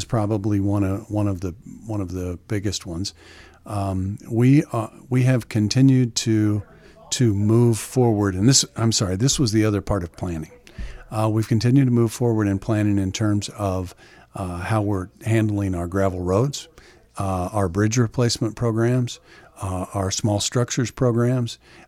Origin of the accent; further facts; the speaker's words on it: Farber, Missouri, United States; So I went to school in Farber, grade school in Farber, and then went to high school at Van Far. So graduated from Van Far in 1981.